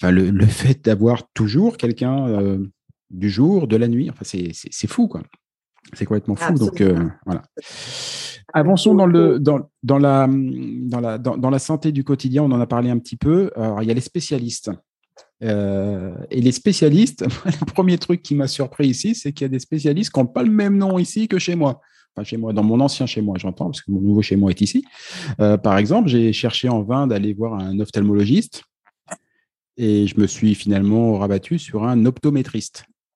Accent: France; si on est français, on râle parce que nous, on râle, c'est notre truc.

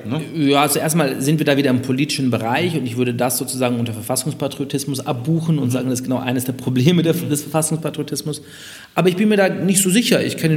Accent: Munich, Bavaria, Germany; born there; als geborener Münchner die Lederhosen und das Dirndl

